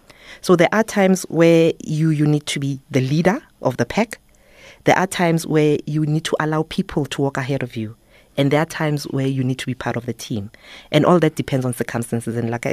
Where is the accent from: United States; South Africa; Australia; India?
South Africa; Soweto, Gauteng; also born or lived in Atteridgeville; So I was born in Attridgeville, grew up in Orlando East Soweto, which is where my mom comes from.